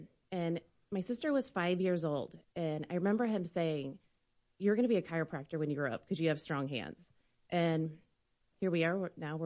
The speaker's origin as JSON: {"language": "English", "town": "Decatur", "region": "Illinois", "country": "United States", "tie": "born or raised there", "said": "I was born and raised in Decatur."}